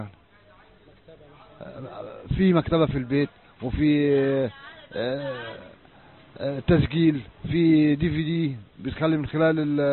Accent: Egypt; عندنا في مصر

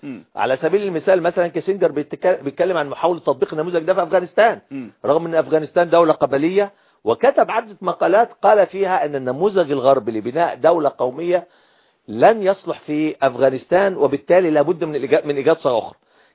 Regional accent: Egypt; احنا عندنا في مصر احنا 85 مليون

